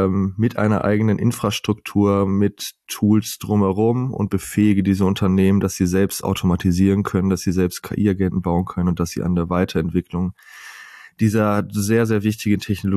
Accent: North Rhine-Westphalia, Germany; Ich bin in der Nähe von Bielefeld, also im schönen Ostwestfalen, aufgewachsen. Mich hat es dann aber zum Studium, hat es mich an den Bodensee nach Konstanz gezogen.

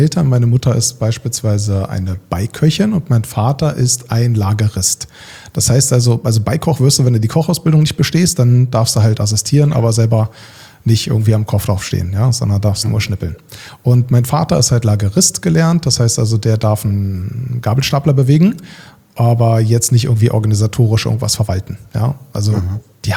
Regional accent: Berlin, Germany; Ich bin halt in Berlin im Osten aufgewachsen, in Friedrichshain

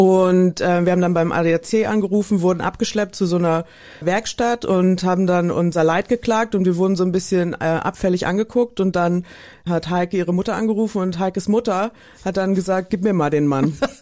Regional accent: Frankfurt, Brandenburg, Germany; Ich bin ja in Frankfurt-Oder groß geworden und ich habe Polnisch gelernt auf dem Gymnasium

